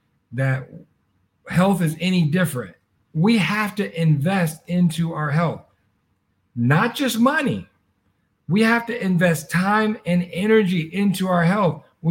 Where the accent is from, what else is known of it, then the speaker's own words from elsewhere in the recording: Alabama, United States; I grew up in Alabama in the South, right? There wasn't any traffic. We had more dirt roads than paved ones.